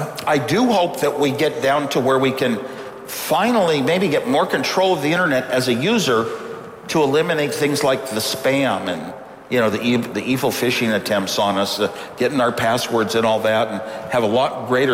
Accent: United States; I'm an American. I grew up an American. I am what I am.

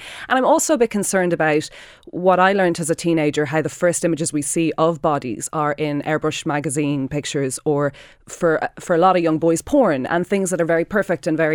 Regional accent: Ireland; But I think it's not just as a people, it's as Irish people. We were always governed by the church.

